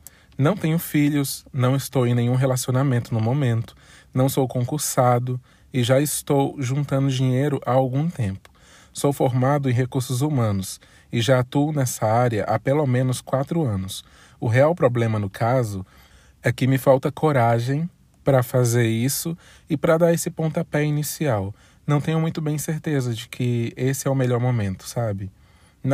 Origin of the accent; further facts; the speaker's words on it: Rio de Janeiro, Brazil; tenho 27 anos e sou do Rio.